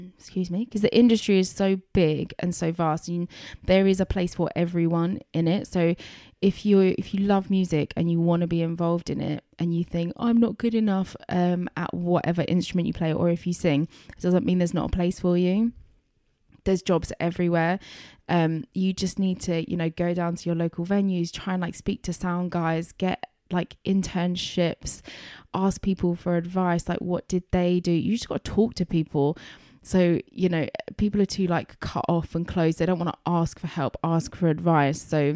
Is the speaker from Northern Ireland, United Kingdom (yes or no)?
no; Chelmsford, East of England, United Kingdom; growing up in Chelmsford, there wasn't like much for me to go and experience